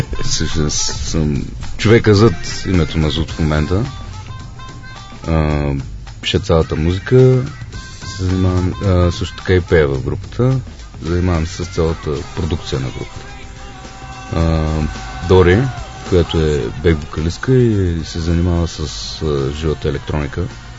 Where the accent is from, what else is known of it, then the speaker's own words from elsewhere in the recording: Ruse, Ruse Province, Bulgaria; аз съм от Русе